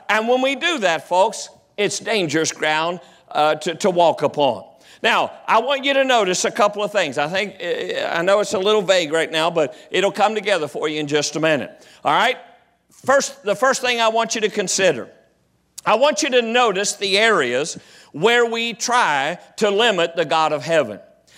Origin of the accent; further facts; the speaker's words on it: West Virginia, United States; Now, I grew up down in West Virginia, as most all of you know